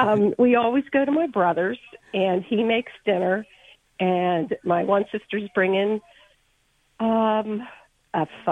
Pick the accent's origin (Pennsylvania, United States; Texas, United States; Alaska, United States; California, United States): Pennsylvania, United States; Slippery Rock; I'm from Slippery Rock.